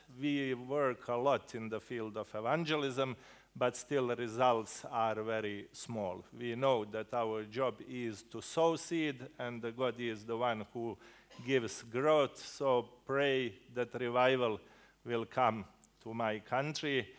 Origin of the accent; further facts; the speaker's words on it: Bosnia & Herzegovina; English is a second language; moved away; I left my home country when war started. That was, I believe, provision from the Lord. I'm coming from mixed marriage. My father was one nationality, mother other nationality.